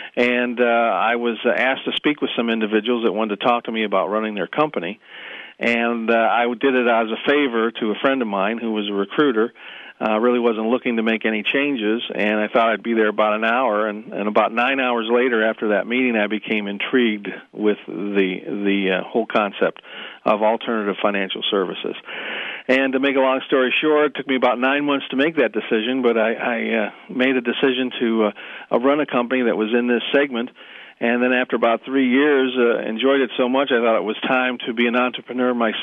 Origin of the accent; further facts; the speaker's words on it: Cleveland, Ohio, United States; Well, always happy to talk to a show that's based in my hometown, Cleveland.